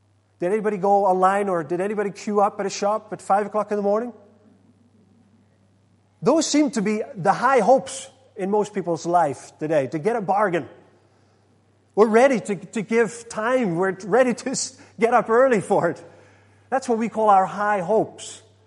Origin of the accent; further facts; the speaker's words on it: Netherlands; I'm from Holland and we don't do gifts at Christmas, but our gift giving is on the December the 5th, which was yesterday.